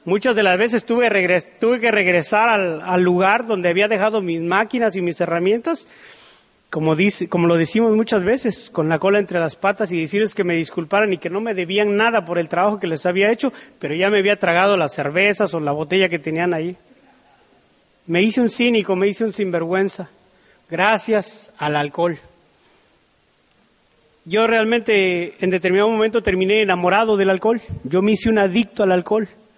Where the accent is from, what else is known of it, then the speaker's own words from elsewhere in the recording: Mexico City, Mexico; also born or lived in Tlaxiaco; soy descendiente de indígenas mixtecos de la Mixteca oaxaqueña. Aunque yo crecí en la Ciudad de México, yo nací en un pueblecito que se llama Tlaxiaco, Oaxaca, en México. Y me siento orgulloso de eso.